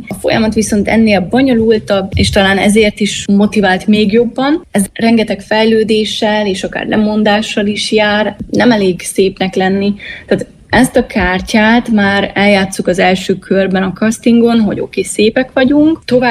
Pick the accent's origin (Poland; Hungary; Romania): Romania; Vlăhița, Harghita; also born or lived in Odorheiu Secuiesc; Székelyudvarhelyen születtem, de Szentegyházán nőttem fel, tehát nekem Szentegyháza amúgy a szülővárosom, és ebből a kisvárosból igazából nagy álmokkal indultam, és ehhez volt kicsi a szülővárosom.